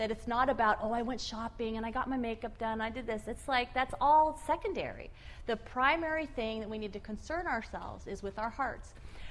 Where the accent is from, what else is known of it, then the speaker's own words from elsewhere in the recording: Chula Vista, California, United States; I'm from Chula Vista, so I had a little bit of a drive this morning.